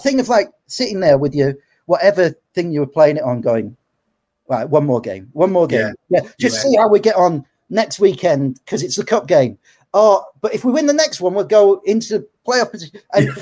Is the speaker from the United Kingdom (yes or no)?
yes; Macclesfield, North West England, United Kingdom; I'm from Macclesfield. I'm definitely coming to London.